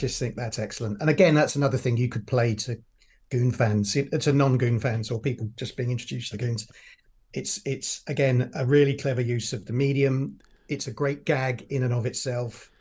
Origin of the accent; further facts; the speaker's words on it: Catford, London, United Kingdom; and I'm from Catford. So I was born in Lewisham Hospital and I grew up in Catford.